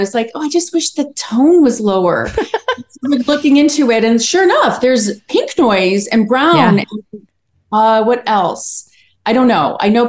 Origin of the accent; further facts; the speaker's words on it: Chicago, Illinois, United States; And, you know, I'm from Chicago where actors are triple threats.